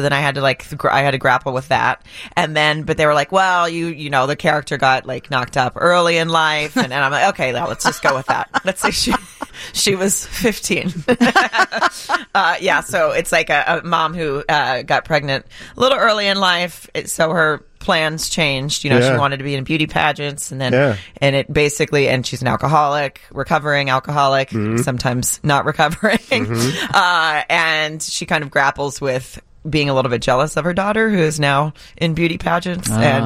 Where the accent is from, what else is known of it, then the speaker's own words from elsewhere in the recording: the South, United States; accent: Southern; I'm from the South, threw in my Southern accent and everything, you know.